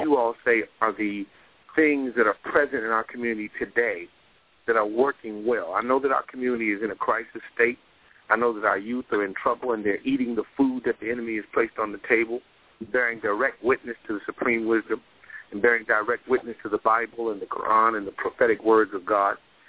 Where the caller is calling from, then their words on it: Washington, District of Columbia, United States; I'm calling in from Washington, D.C.